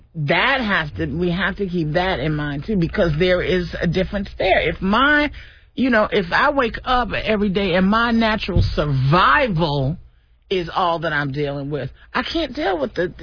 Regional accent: Detroit, Michigan, United States; because I'm from Detroit. So I never knew of any of this disparate this until I got to the South.

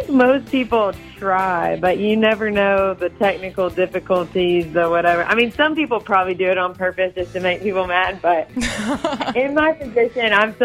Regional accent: Georgia, United States; And we're calling them the Georgia only shows because I obviously had to come back to my home state.

